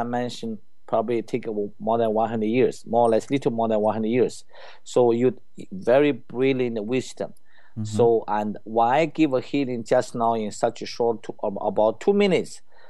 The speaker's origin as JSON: {"language": "English", "country": "China", "said": "I come from China"}